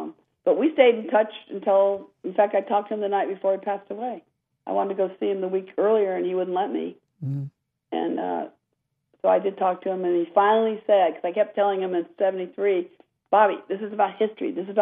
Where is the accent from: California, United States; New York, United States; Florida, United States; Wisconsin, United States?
California, United States; Long Beach; And we grew up in Long Beach, California, and we're public park kids.